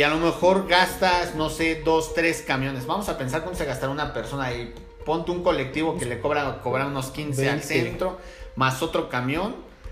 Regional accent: Toluca, State of Mexico, Mexico; Nosotros somos Toluca, Estado de México, pero fuimos a Zapopan

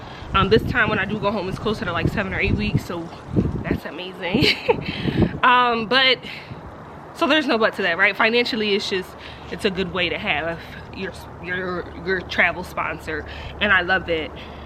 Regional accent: Philadelphia, Pennsylvania, United States; I'm from Philly, so I'm used to being around people from Philly, but being in Texas, you know, I'm now around Texans.

